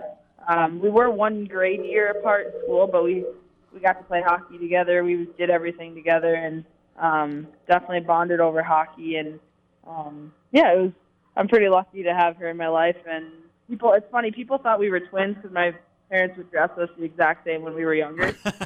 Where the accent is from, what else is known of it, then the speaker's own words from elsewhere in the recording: Vadnais Heights, Minnesota, United States; Yeah, so I grew up in Vadnais Heights, Minnesota, like it was just mentioned.